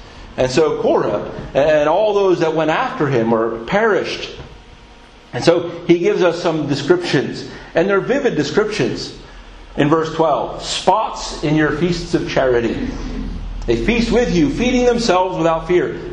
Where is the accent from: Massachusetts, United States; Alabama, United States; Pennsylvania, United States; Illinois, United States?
Pennsylvania, United States; Philadelphia; now in United Kingdom; So where I grew up in Philadelphia, we'd go to the seaside, and the ocean, the way that the curve of the land was, boy, the beaches were always clear, always clean.